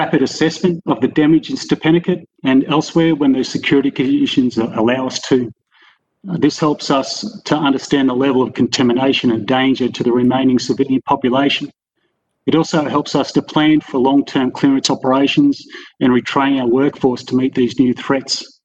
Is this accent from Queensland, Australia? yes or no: no; New South Wales, Australia; I was born in New South Wales, in a small town on top of the Blue Mountains. It was called Willerowing, with a population about 2,000 people, so much of a bush kid.